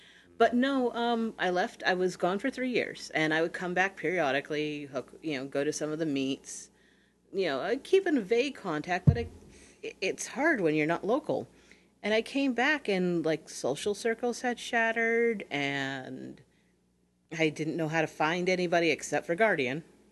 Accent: New Hampshire, United States; also born or lived in Massachusetts; I mean, I was born in Mass. I moved about the same age to New Hampshire.

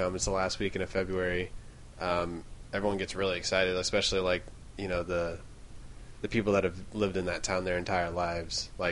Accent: Ripon, California, United States; growing up in Ripon, the end of this month is Almond Blossom.

